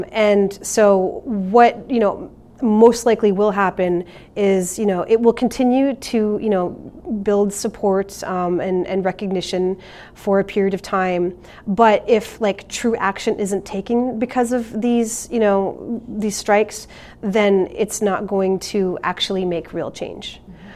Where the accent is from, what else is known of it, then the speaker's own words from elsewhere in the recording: Winnipeg, Manitoba, Canada; now in Iowa City, United States; I'm Plains Cree Salto of the George Gordon First Nation in Saskatchewan, Canada. I grew up in Winnipeg, Canada, which is a very Indigenous city, and I've been living in Iowa City for 14 years.